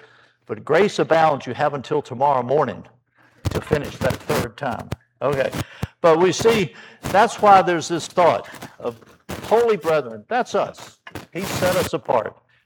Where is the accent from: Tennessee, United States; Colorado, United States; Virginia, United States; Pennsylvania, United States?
Virginia, United States; Richmond; My wife and I, Stella, we're from Richmond, Virginia. And very proud of that.